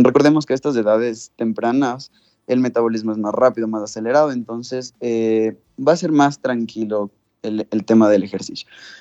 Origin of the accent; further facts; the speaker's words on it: Ecuador; especialmente ahora que estamos en vacaciones aquí en mi país, en Ecuador